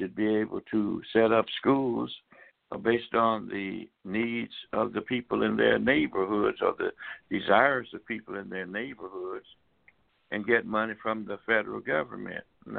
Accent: Tuskegee, Alabama, United States; I remember as a young person when my hometown, which had a lot of educated people because we had the Tuskegee Institute College there

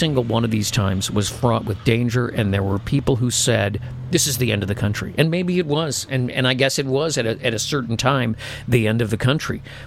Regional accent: California, United States; now in Nevada, United States; you know, I grew up in California. It's the most beautiful state in the world, but they're crazy these days. And I live in Nevada.

